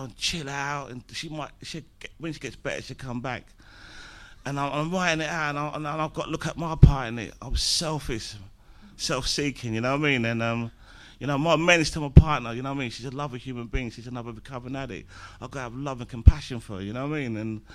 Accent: Dulwich, London, United Kingdom; where I come from. I come from Dulwich. I come from a broken family.

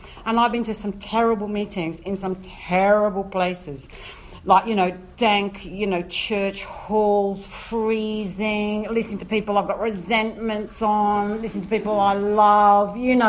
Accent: Australia; I'm from Australia. It was hot, right?

